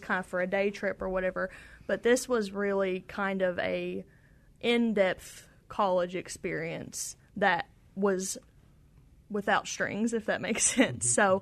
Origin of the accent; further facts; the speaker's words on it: West Liberty, Kentucky, United States; I'm actually from West Liberty, which is about 30 miles away from Moorhead.